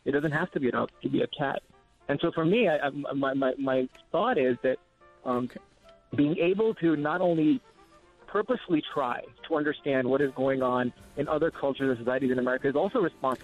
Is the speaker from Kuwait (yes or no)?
yes; Kuwait; also born or lived in Pakistan; now in United States; My background, I grew up in Kuwait. I'm originally from Pakistan. And I immigrated to the country in 2002, right after 9/11.